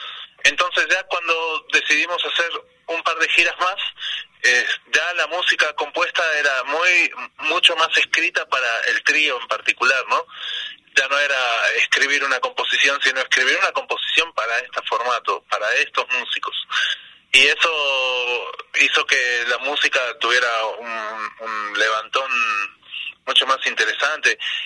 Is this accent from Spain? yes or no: no; Argentina; moved away; los tres somos de Argentina y somos más o menos de una generación